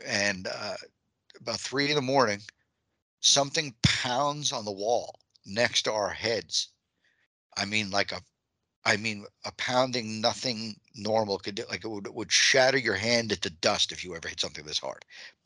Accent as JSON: {"language": "English", "region": "New York", "country": "United States", "said": "I'm from Long Island. So for me, home is Long Island."}